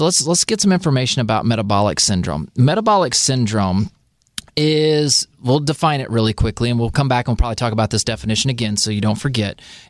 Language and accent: English; United States